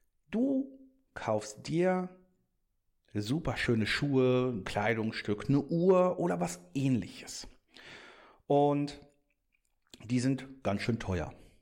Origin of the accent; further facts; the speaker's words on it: North Rhine-Westphalia, Germany; Also sie kommt da weg, wo ich auch wegkomme. Ja, ja. Und bei uns im Pott ist das einfach noch so eine Sache